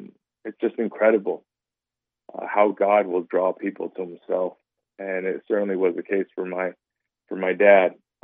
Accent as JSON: {"language": "English", "town": "Cupertino", "region": "California", "country": "United States", "tie": "born or raised there", "said": "I grew up in a town called Cupertino, which is quite significant now because it is the home of Apple."}